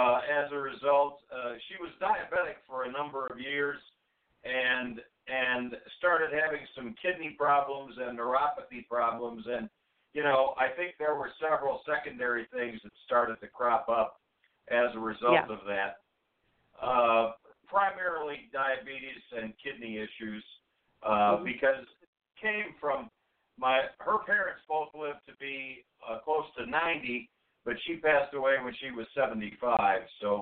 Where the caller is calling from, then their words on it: Chicago, Illinois, United States; calling from Chicago, Illinois.